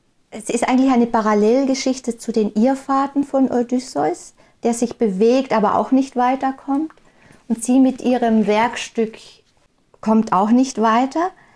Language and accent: German; Carinthia, Austria; Ich bin ja Kärntnerin